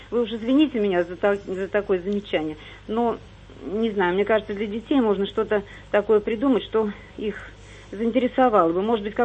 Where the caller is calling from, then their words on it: Moscow, Russia; я из Москвы.